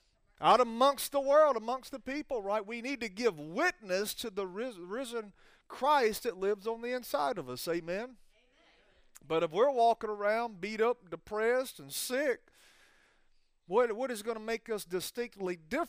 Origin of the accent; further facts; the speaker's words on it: Alabama, United States; I'm from Alabama, so it's roll tide, bro. I mean, football's a big thing there.